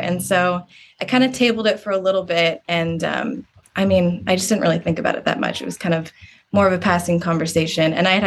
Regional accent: Kansas City, Missouri, United States; now in Brooklyn, United States; I've been living in Brooklyn for the past 4 years. I grew up in Kansas City in Missouri.

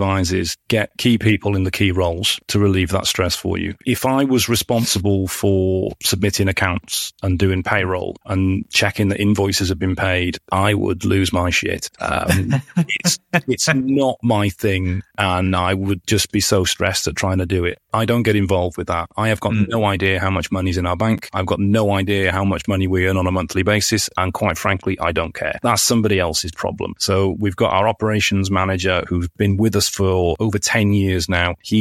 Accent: Wales, United Kingdom; because I'm Welsh

